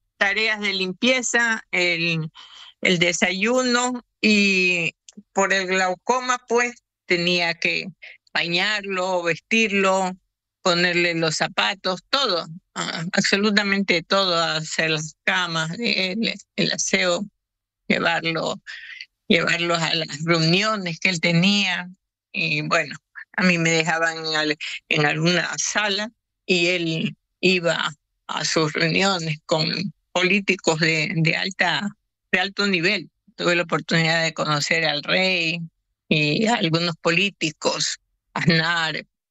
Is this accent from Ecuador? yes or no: yes; Ecuador; Yo soy de Ecuador